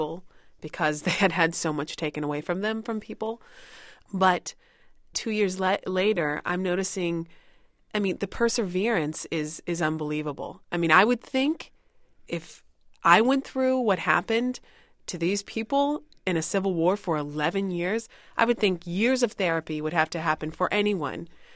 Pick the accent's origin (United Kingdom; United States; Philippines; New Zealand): United States; now in Sierra Leone; because I am from America